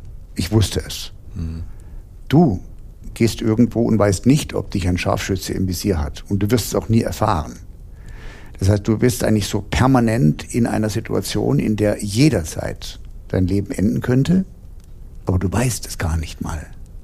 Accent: Heidelberg, Baden-Württemberg, Germany; bis zurück nach Heidelberg, wo ich herstamme.

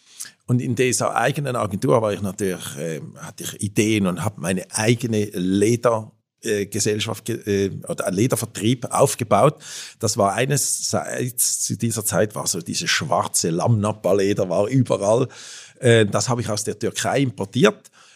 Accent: Switzerland; born or raised there; accent: Alpine German; also born or lived in Washington, D.C., United States

